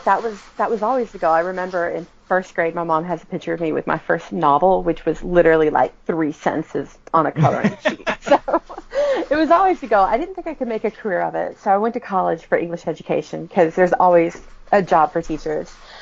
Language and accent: English; the South, United States; I'm from the South, but not that South.